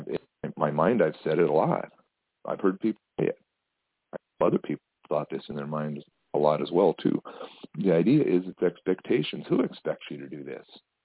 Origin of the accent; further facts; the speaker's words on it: South Dakota, United States; born there; I was born right near Mount Rushmore, and my father used to give tours every summer there, and I used to ride along.